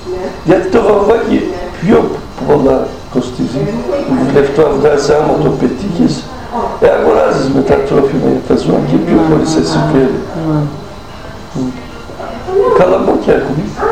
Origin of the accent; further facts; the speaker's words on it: Filida, Greece; Εκεί μαζεύονταν κάθε μέρα μερακλίδες παιδιά από το χωριό μου, από τη Φιλίδα και παίζανε. Και εγώ τότε πολύ μικρός, άλλο να ήμουν 7-8 χρόνια, ούτε.